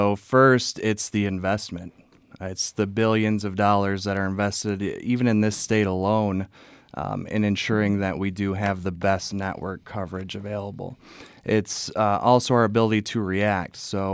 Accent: Grand Rapids, Michigan, United States; It's actually, it's a Grand Rapids area code. I'm from Grand Rapids originally.

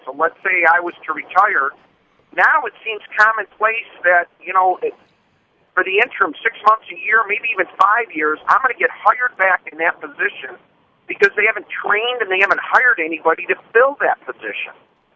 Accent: Redford Township, Michigan, United States; I come from Wayne County. I come from Redford Township

